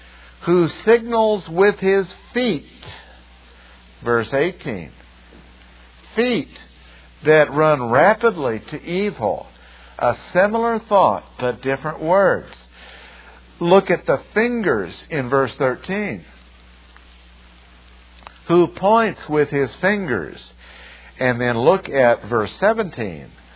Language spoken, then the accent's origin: English; Ireland; I don't even mind being called a Irishman. It's okay with me. I'm Irish, so what?